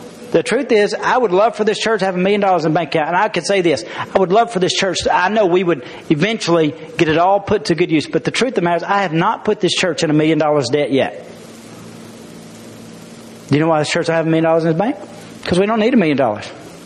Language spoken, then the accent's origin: English; Arkansas, United States; especially growing up in Arkansas and in different religions